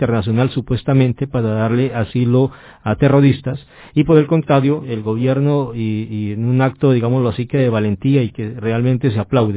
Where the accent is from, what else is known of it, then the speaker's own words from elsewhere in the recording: Colombia; para muchos de nosotros como colombianos